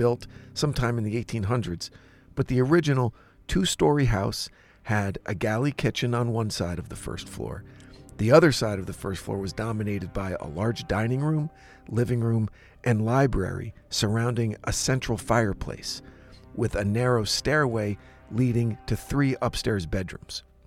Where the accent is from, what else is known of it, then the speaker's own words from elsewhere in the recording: New Jersey, United States; Yes, I grew up in New Jersey, but my dad's side of the family are all New Englanders.